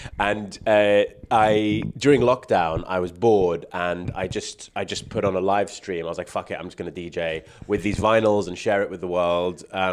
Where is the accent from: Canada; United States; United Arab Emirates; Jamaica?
United Arab Emirates; Dubai; And I grew up in Dubai.